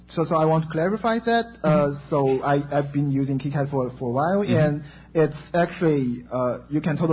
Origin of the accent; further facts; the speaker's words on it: China; because I'm from China, so obviously people in China don't use